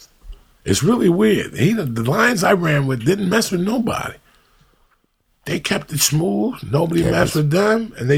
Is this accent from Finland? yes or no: no; Cuba; moved away; I used to make him go back there and I'd say shit to him that I learned when I came from Cuba.